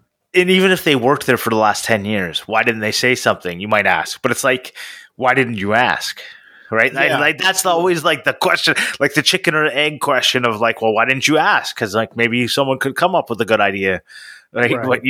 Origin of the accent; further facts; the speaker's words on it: Canada; I'm Canadian